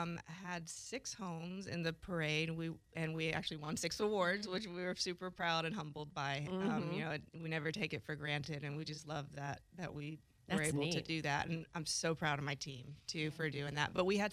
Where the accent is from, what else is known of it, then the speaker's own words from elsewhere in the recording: Pace, Florida, United States; And I'm from Pace. I grew up, born and raised. You know, this is my community.